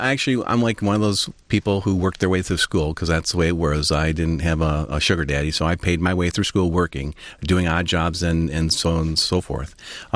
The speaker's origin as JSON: {"language": "English", "town": "Detroit", "region": "Michigan", "country": "United States", "tie": "born or raised there", "said": "Well, I grew up in Northwest Detroit."}